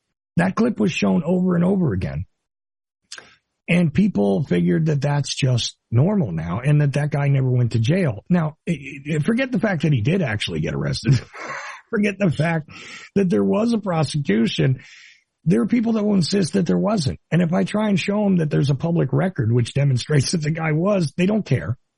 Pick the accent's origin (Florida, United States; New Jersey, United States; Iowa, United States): New Jersey, United States; Because I grew up in New Jersey.